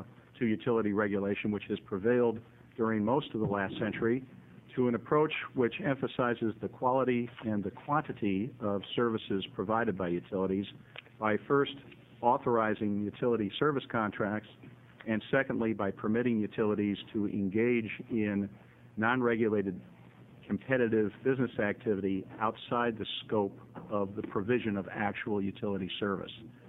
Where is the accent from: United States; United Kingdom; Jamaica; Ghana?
United States; Portland, Oregon; I'm an attorney from Portland